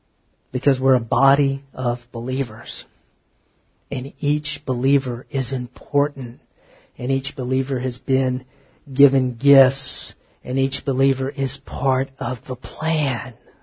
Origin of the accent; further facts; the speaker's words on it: Texas, United States; I mean, I'm from the South. I'm from East Texas, okay? I'm not from the West Coast, but I've been out on the West Coast. I'm glad I'm from Texas